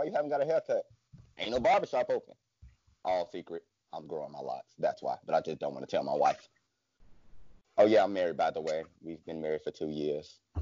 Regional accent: Chicago, Illinois, United States; I grew up, born and raised in Chicago.

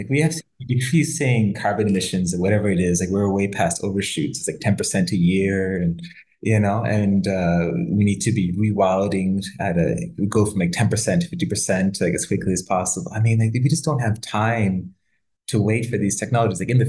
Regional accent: Canada; You know, I'm Canadian.

